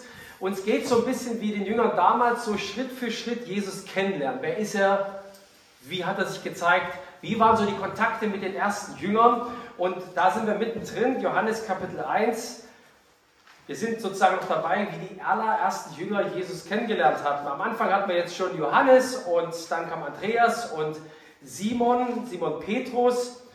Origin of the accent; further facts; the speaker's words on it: Bernstadt, Saxony, Germany; Ich komme ja aus Bernstadt. Bernstadt liegt in der Oberlausitz, also kurz vor der polnischen Grenze